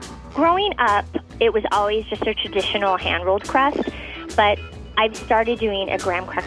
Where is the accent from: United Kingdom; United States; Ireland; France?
United States; the Ozarks; I grew up in the Ozarks, so I've always been surrounded by pie. Huge family tradition.